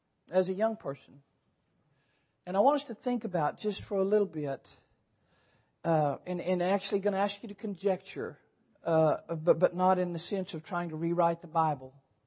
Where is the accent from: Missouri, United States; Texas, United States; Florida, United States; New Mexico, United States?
New Mexico, United States; I was a little kid growing up in New Mexico, a little town in the mountains of New Mexico